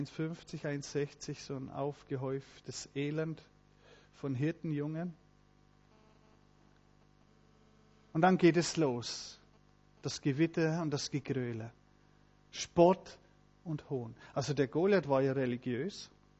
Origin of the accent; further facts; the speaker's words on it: Switzerland; Wir haben ja viel Berge bei uns in der Schweiz und wenn wir da oft einmal in der Alp sind zum Wandern